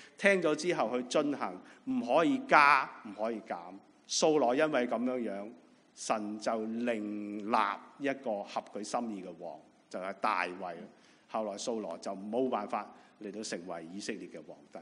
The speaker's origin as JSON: {"language": "Cantonese", "country": "China", "said": "我哋中国人咧，其实好中意一样嘢咧，就叫做实用主义啊"}